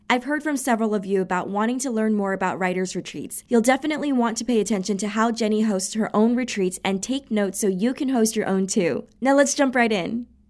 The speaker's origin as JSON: {"language": "English", "region": "New York", "country": "United States", "lives_now": "Los Angeles, United States", "said": "I'm actually from New York, then I moved to LA, but I miss home, and there's nothing like it."}